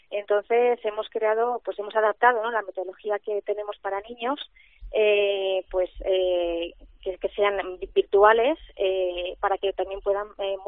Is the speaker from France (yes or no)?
yes; France; yo soy también francesa